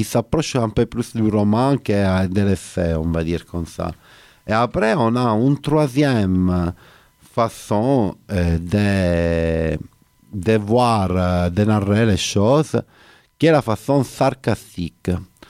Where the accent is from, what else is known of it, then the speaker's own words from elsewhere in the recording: Italy; je suis italien